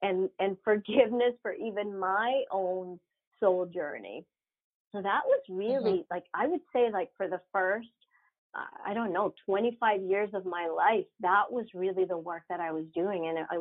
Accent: Venezuela; You know, even growing up in Venezuela, people couldn't even pronounce my name.

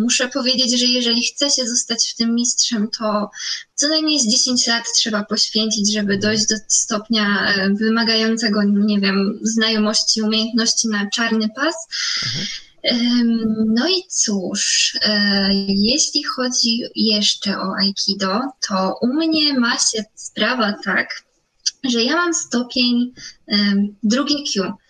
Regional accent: Augustów, Podlaskie Voivodeship, Poland; U nas w Augustowie było jedynie karate

